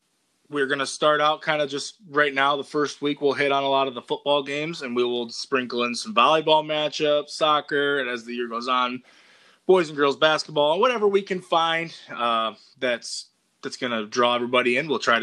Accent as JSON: {"language": "English", "town": "Three Rivers", "region": "Michigan", "country": "United States", "said": "being that we're both from Three Rivers"}